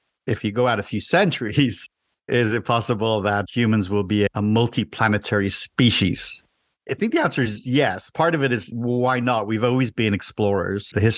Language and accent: English; Dublin, Leinster, Ireland; born there; I was born in a city. I was born in Europe, in Dublin, Ireland. And I didn't really think about it too much, but I'm a city person. I'm a city slicker. I like living in the city.